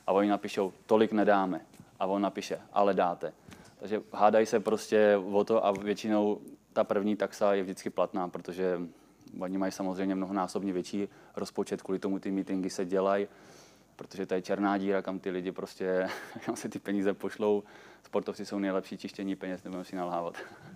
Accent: Vysočina Region, Czechia; tam u nás na Vysočině

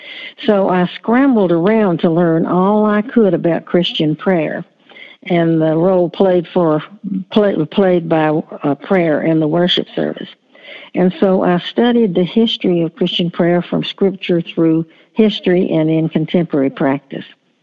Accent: Virginia, United States; Well, I am now retired and living in North Carolina, but I grew up in Virginia and in a large church-going family

